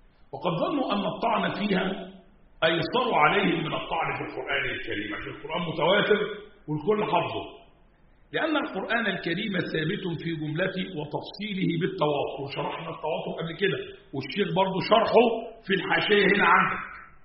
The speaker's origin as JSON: {"language": "Arabic", "country": "Egypt", "said": "عند العم عندنا في مصر يقولوا كده مش كده ولا إيه، ورثنا الكلام ده عن أجدادنا"}